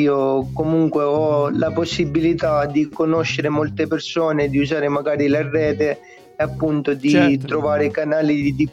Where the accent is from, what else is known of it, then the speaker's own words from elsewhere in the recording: Piedmont, Italy; now in Paternò, Italy; ora come ora mi trovo a Catania, Paternò, luogo di nascita, sono piemontese